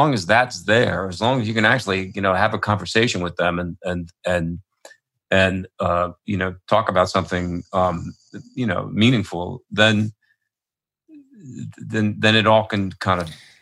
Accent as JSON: {"language": "English", "town": "Philadelphia", "region": "Pennsylvania", "country": "United States", "tie": "born or raised there", "said": "I mean, we grew up in Philadelphia. We were never, I was never home."}